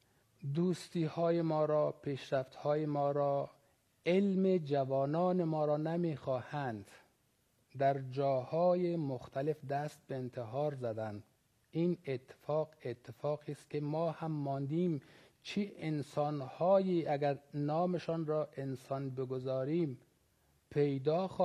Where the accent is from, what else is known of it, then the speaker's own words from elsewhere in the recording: Afghanistan; به عنوان یک افغانستانی امیدوار هستم